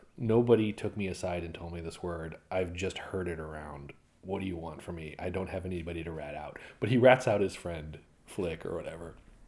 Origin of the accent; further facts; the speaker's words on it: San Francisco, California, United States; I'm growing up in San Francisco.